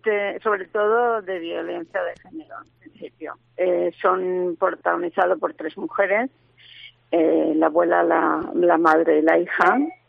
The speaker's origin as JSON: {"language": "Spanish", "region": "Asturias", "country": "Spain", "said": "participamos personas que somos de Asturias, como Maite y yo."}